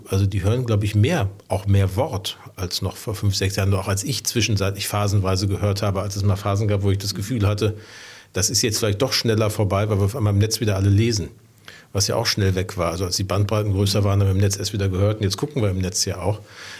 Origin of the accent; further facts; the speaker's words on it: North Rhine-Westphalia, Germany; Also wie gesagt, ich bin im Ruhrgebiet groß geworden.